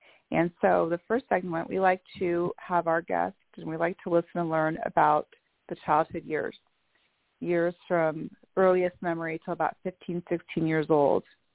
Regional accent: Bellevue, Washington, United States; I am from Bellevue, Washington.

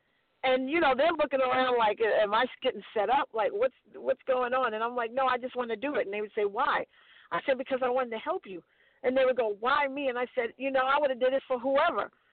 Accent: Brooklyn, New York, United States; also born or lived in Virginia; now in Las Vegas, United States; I want to shout out to all my friends back in Brooklyn that I grew up with in Prospect Place, all my friends back in Virginia.

